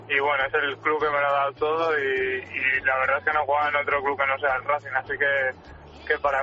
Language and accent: Spanish; Villaverde, Cantabria, Spain; me quedo con Villaverde, que es mi pueblo, un poco más arriba de Potos, que es precioso.